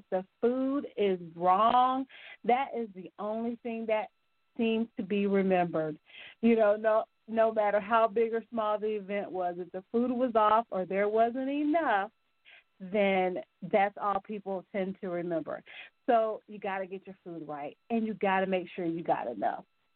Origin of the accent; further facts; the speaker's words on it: Tampa, Florida, United States; being the Tampa girl that I am, I'm from Tampa